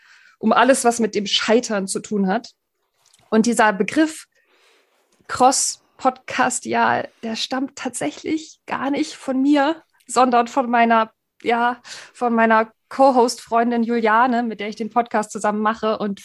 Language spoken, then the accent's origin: German; Greifswald, Mecklenburg-Vorpommern, Germany; Ich bin nämlich gebürtig aus dem Osten, aus Greifswald.